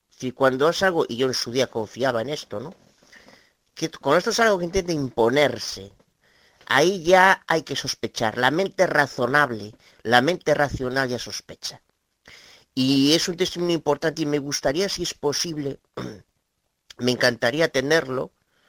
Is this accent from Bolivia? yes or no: no; Galicia, Spain; de Galicia.